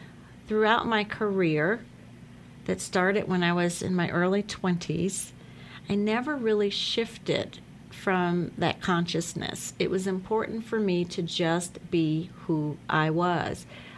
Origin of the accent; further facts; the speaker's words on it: the South, United States; I grew up in the South. I have very Southern traditional values. I grew up in the church.